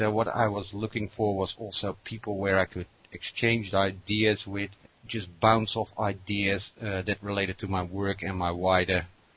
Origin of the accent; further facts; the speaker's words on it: Netherlands; English is a second language; now in New Zealand; what happened is about 4 years ago, I immigrated from the Netherlands to New Zealand. I arrived here basically with no network at all. My network that I had was a network in the Netherlands and in Europe.